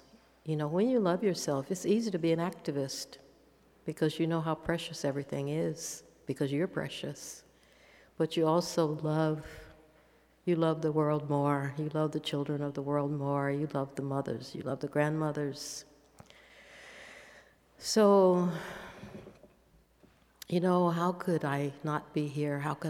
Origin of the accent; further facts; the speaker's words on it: the South, United States; It was so hot. I don't like so much heat. I'm from the South, and I had enough of it.